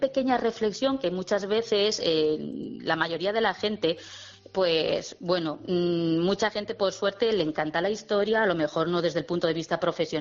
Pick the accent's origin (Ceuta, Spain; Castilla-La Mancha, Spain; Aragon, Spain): Aragon, Spain; Rubielos de Mora; soy de Rubielos, me sí. desplazo aquí a trabajar